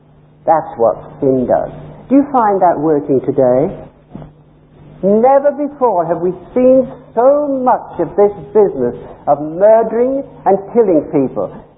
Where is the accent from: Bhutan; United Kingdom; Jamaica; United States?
United Kingdom; England; You know, I came from England. Do you know that? Did you know that? Does my speech betray me?